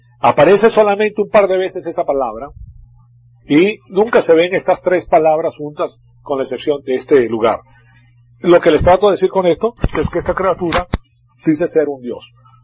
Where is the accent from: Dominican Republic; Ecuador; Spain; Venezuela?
Venezuela; moved away; yo cuando vine de Sudamérica, cuando vengo de Venezuela, como venía de familias muy pudientes